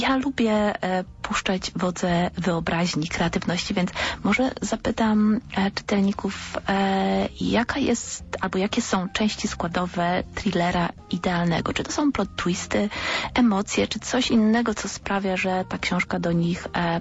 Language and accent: Polish; Greater Poland Voivodeship, Poland; inna miejscowość osadzona w Wielkopolsce, w którą uwielbiam, w której się wychowałam, w której spędziłam dużą część swojego dzieciństwa